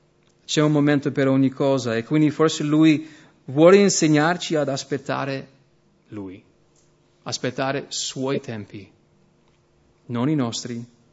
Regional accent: United States; now in Italy; Forse un po' meno qui che in America, però sai da dove vengo io?

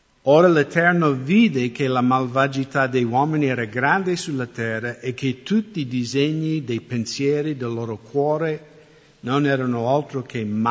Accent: United States; Io sono americano, quindi posso parlare dell'America tutto quello che voglio.

